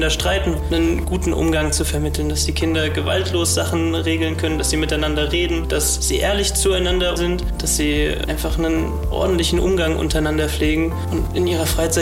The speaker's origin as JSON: {"language": "German", "town": "Frankfurt", "region": "Hesse", "country": "Germany", "said": "ich bin 19 Jahre alt und ich komme aus Frankfurt."}